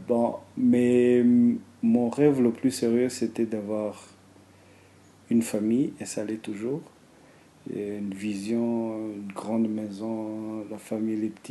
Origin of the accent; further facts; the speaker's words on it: Rwanda; Je viens du Rwanda.